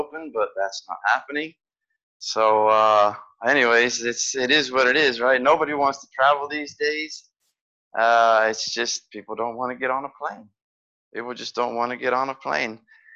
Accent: Brazil; I grew up in Brazil, and I lived in Brazil, and we were going to come to the States for the summer

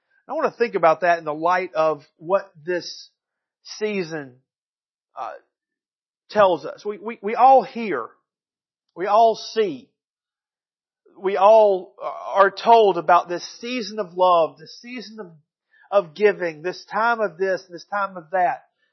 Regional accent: Georgia, United States; also born or lived in Kentucky; I moved from Kentucky back home for many reasons. One, because Georgia is God's country

